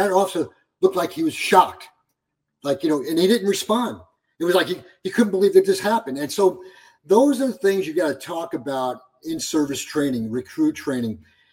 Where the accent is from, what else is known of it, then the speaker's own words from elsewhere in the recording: Brooklyn, New York, United States; Yeah, the first 22 years of my life, Your Honor, I grew up in Brooklyn, New York. Yes. Greenpoint, Brooklyn.